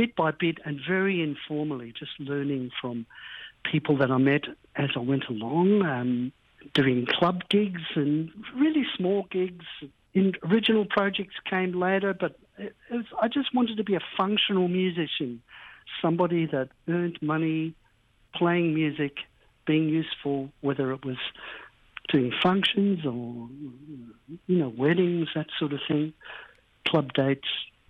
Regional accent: Tasmania, Australia; I grew up in Tasmania and I went to the conservatorium down in Tasmania when I got out of high school

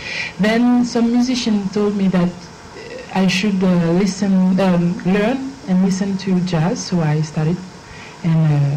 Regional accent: Guadeloupe, France; moved away as an adult; now in Paris, France; I was born in Paris, but I was three years old when I moved in Guadeloupe, and I spend all my young in Guadeloupe, and I come back to Paris. I came back to Paris in 2006 for study.

